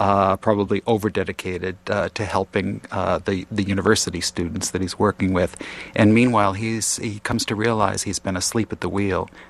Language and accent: English; Connecticut, United States; Well, Diane, I grew up in Connecticut, and I grew up in eastern Connecticut. Lots of times people around the country, when they think of Connecticut, they think of the sort of tony, wealthy bedroom towns in and around New York. But that's not my Connecticut.